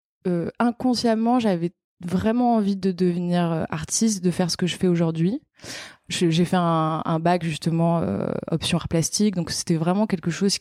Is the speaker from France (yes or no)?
yes; Provence-Alpes-Côte d'Azur, France; Alors, je suis née dans le sud de la France, je suis méridionale, dans un petit village entre Châteauneuf-du-Pape et Courthézon. Et voilà, donc j'ai grandi... autour de... Enfin, à la campagne et entourée de vignes.